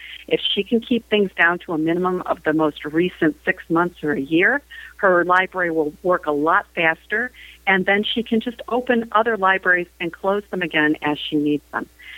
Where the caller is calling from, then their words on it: Massachusetts, United States; Hi, Mike. … I'm calling from Massachusetts.